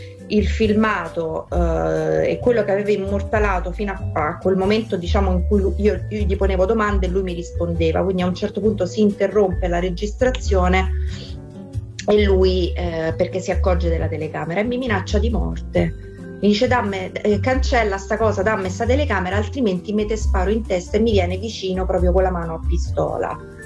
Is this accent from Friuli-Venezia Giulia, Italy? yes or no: no; Ostia, Lazio, Italy; poiché io sono di Ostia